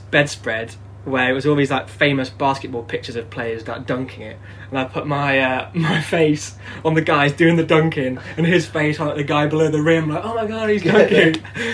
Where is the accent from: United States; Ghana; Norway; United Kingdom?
United Kingdom; North West England; now in York, United Kingdom; I grew up in Cheshire, I'm happy to know, thank you very much.